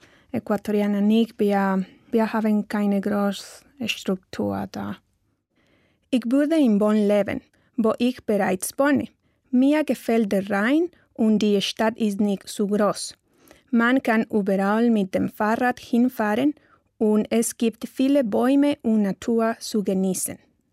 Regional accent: Quito, Pichincha, Ecuador; German is a second language; Ich bin Ecuadorianer. Ich komme aus Ecuador, aus der Hauptstadt Quito. Ich habe in 1986 geboren.

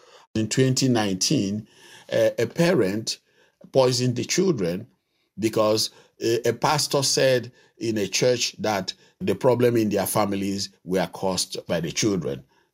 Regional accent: Mbaise, Imo, Nigeria; I'm from Mbise in southeastern Nigeria.

